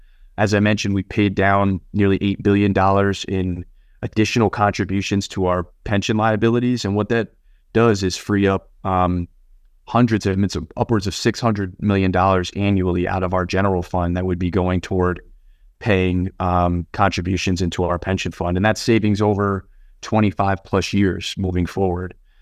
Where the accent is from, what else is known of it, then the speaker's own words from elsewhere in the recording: New Haven, Connecticut, United States; I mean, I grew up in New Haven, between New Haven and West Haven. A lot of the folks in my community, you know, never owned a home.